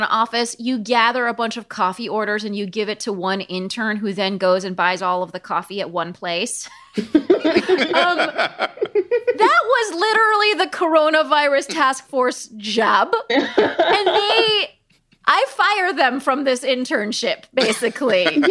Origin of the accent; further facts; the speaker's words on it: New York, United States; he answered a couple of questions that I thought were so important for me to understand as a New Yorker.